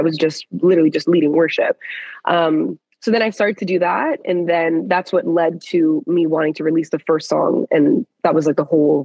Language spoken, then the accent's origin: English; Canada; I'm a Canadian Christian worshiper, recording artist here living in Ottawa, the capital.